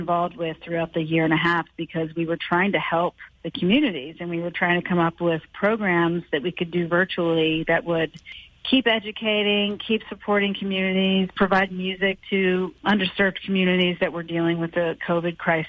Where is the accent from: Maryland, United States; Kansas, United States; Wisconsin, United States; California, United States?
Maryland, United States; Silver Spring; also born or lived in Texas; now in New York, United States; Yeah, I was born in Texas, and then kind of my family made our way up to D.C. area, just outside D.C. in Silver Spring, Maryland, and that's where I grew up.